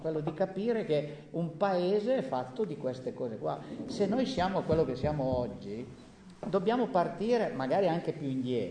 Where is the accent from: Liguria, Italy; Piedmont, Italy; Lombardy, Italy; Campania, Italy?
Piedmont, Italy; Cossano; also born or lived in Turin; now in Asti, Italy; ho abitato ininterrottamente per 30 anni al mio paese, a Cossano. Poi, vabbè, mi sono spostato un po' a Torino, poi adesso sono ad Asti